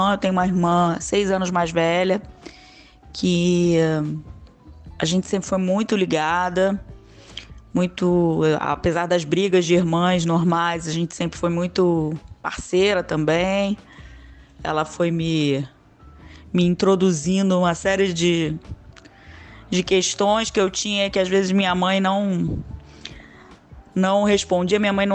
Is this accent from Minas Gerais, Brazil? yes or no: no; Niterói, Rio de Janeiro, Brazil; Sou nascida e criada aqui em Niterói. Nasci no dia 27 de outubro de 1971, estou com 51 anos.